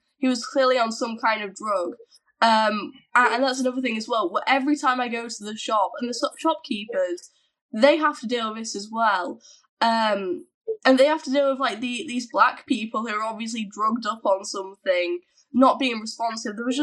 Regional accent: Bolton, North West England, United Kingdom; Yeah, I'm from Bolton. Obviously, Bolton has its own issues. I'm from, like, a village in Bolton, which is very nice. You say hi to one another as you go down the street.

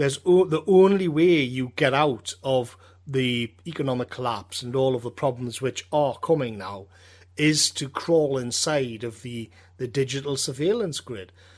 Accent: United Kingdom; I'm speaking as a Brit.

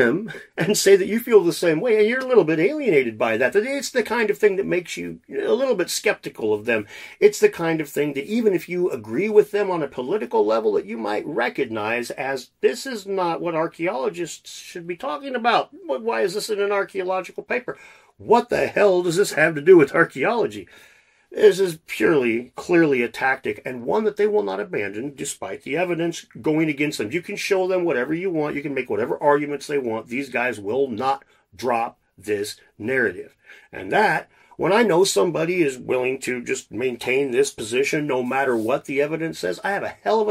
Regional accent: Washington, United States; They had here in my home state of Washington, over in Seattle, a big expensive chunk of town was taken over.

